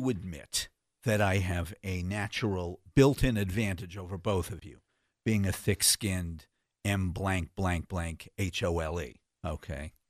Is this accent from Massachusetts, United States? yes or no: yes; Boston, Massachusetts, United States; Now, I can tell you this as a Bostonian, former Bostonian, there is a period in January